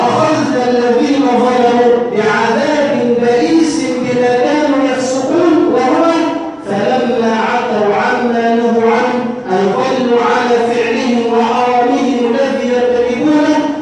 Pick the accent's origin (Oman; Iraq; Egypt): Egypt; اللهم احفظ بلدنا مصر من شر الأشر